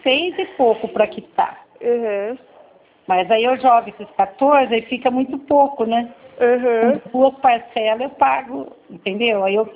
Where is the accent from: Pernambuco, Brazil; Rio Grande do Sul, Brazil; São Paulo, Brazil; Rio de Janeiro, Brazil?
São Paulo, Brazil; Presidente Prudente; also born or lived in Osasco / Jundiaí; eu sou daqui do interior de São Paulo. Aí eu mudei para Osasco, e quando eu me efetivei, eu mudei para Jundiaí.